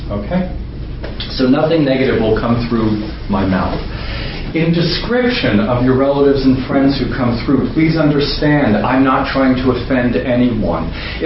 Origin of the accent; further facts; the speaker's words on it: Huntington, New York, United States; I'm from Huntington, Long Island.